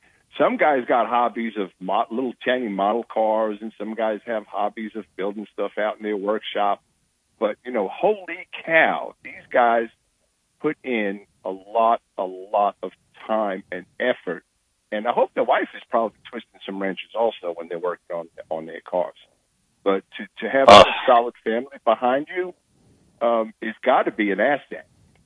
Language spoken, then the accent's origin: English; New York, United States; You know, I'm a Yankee. I'm from New York